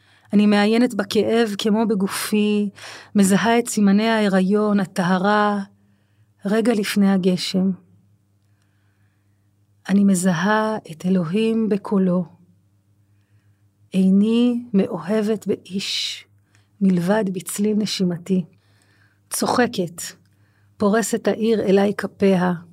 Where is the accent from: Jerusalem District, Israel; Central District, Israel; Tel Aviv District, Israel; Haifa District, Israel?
Jerusalem District, Israel; Jerusalem; גדלתי בקריית משה, ושם זה היה לא קל